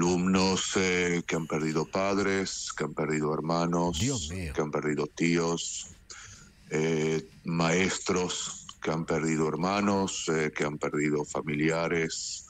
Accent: Buenos Aires, Argentina; moved away as an adult; also born or lived in Mendoza / Bahía Blanca; now in Israel; Yo originariamente de Buenos Aires, uh-huh. Viví también en Mendoza, en Bahía Blanca.

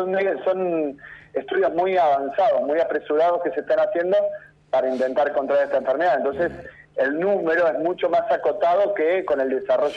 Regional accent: Río Turbio, Santa Cruz, Argentina; moved away as an adult; now in San Isidro, Argentina; Yo viví muchos años allá, me crié en Río Turbio.

